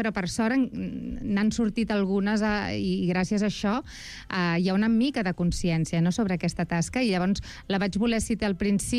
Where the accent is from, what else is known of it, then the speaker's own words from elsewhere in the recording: Barcelona, Catalonia, Spain; els que som de Barcelona no el coneixem